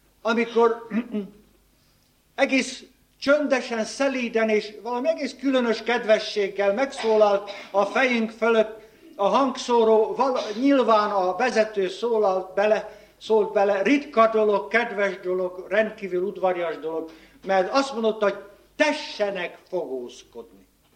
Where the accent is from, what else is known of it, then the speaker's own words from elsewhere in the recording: Újpest, Budapest, Hungary; born there; hát Újpesten születtem, újpesti nyelven.